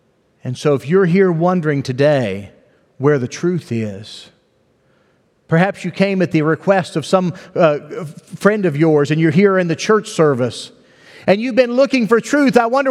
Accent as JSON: {"language": "English", "region": "West Virginia", "country": "United States", "tie": "born or raised there", "said": "I grew up in West Virginia in rural area, but grew up with traditional values."}